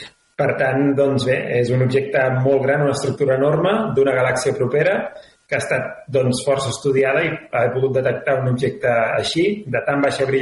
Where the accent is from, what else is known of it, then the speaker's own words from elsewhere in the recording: Vilassar de Mar, Catalonia, Spain; now in Prades, Spain; com a persona que vivia a la zona de Barcelona, no? Jo soc fill del Maresme, i amb la Georgina vam deixar-ho tot de Vilassar de Mar doncs, per emprendre a l'aventura del Parc Astronòmic de Prades, i ja farà gaire, aviat farà 10 anys.